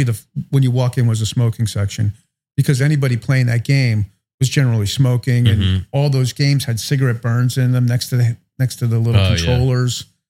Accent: Pompton Lakes, New Jersey, United States; That was like, it was a fun little town. I grew up in Pompton Lakes

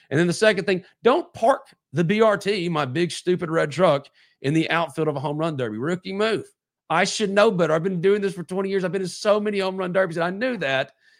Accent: New Albany, Mississippi, United States; From my hometown, New Albany, Mississippi, a four-star offensive lineman for 2026.

